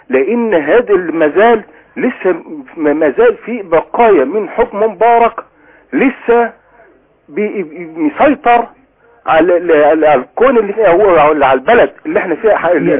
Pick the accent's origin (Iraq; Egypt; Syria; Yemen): Egypt; Damietta, Damietta Governorate; انا من دمياط